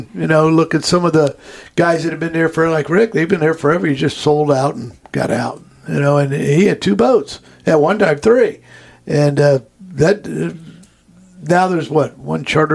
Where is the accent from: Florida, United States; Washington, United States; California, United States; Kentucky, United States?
Florida, United States; I grew up with all the Tellum boys. We're all from the Keys, so growing up there.